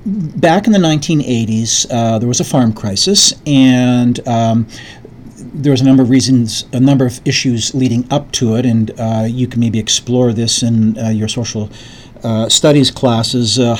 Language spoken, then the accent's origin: English; Canada; now in Macomb, United States; I'm so old that I grew up in Canada at nighttime.